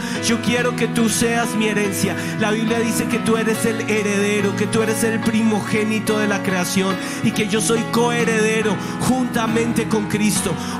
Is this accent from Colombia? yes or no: yes; Colombia; cortamos la maldición que tenemos como colombianos de amor al dinero fácil